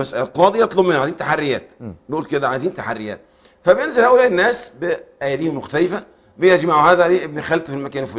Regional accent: Cairo, Cairo Governorate, Egypt; يعني انا مثلا انا من القاهره

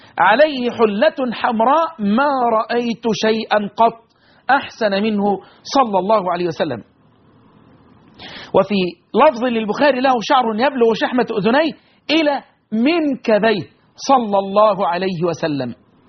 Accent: Egypt; بلدنا مصر

